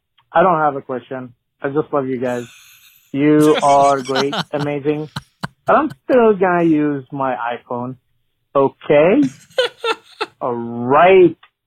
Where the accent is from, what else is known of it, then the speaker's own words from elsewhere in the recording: Syria; English is a second language; now in United States; I'm originally from Syria, but I've been in the States for over 22 years. Yes, I do have an accent.